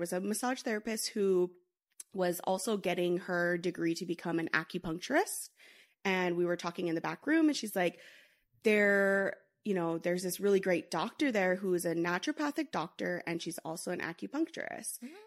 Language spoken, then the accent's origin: English; Hawaii, United States; I went to the University of Hawaii. I'm originally from Hawaii.